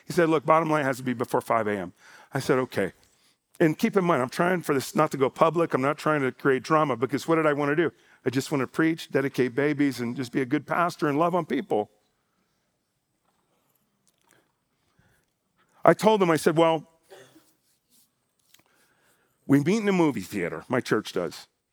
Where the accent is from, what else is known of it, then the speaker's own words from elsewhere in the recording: Miami, Florida, United States; also born or lived in North Carolina; I was born in North Carolina. My dad's family is also from Alabama. But I grew up in Miami, and I pastored in Miami for 13 years.